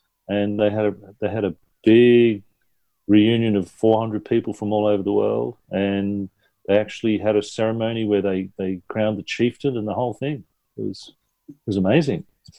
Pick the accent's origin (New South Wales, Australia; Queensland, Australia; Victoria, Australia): New South Wales, Australia; Sydney; I grew up in Eastwood in suburban Sydney, and I didn't realise until I was much older that I pretty much lived in an Irish Catholic enclave